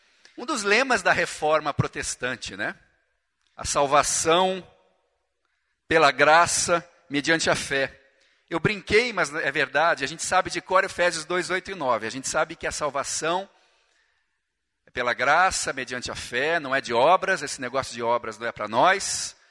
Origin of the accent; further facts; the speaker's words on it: Curitiba, Paraná, Brazil; Eu decidi que eu ia voltar para a minha cidade, eu sou de Curitiba